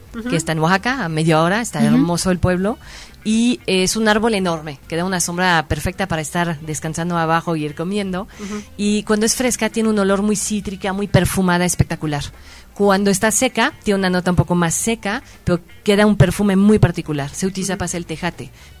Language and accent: Spanish; Belgium; Spanish is a second language; De Bélgica. De Bélgica.